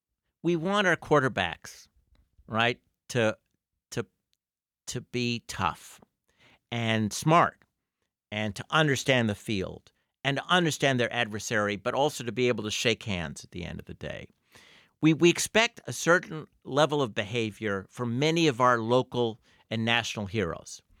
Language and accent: English; Montreal, Quebec, Canada; now in United States; I grew up in Montreal. I'm a U.S. citizen now.